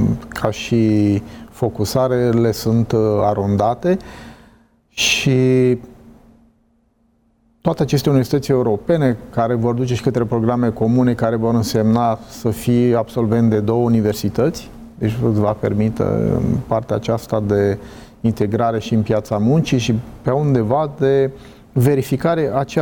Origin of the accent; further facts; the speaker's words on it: Romania; Eu, ca român, mă bucur că un student al nostru merge